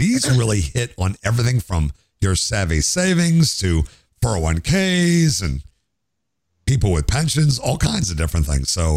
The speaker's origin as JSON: {"language": "English", "country": "United States", "said": "I'm American."}